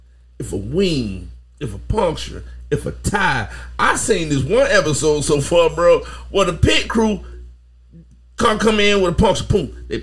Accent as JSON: {"language": "English", "town": "Atmore", "region": "Alabama", "country": "United States", "said": "See, I'm from Atmo. Little city in Alabama for people from France that mess with us and places like that. It's a little city in the southern part of the United States."}